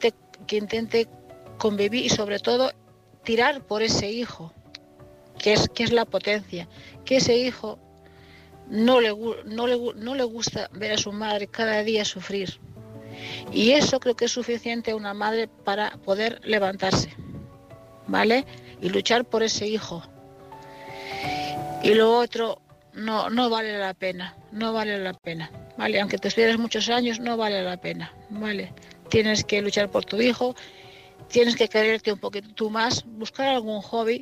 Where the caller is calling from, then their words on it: Lugo, Galicia, Spain; Soy corresponsal de Lugo.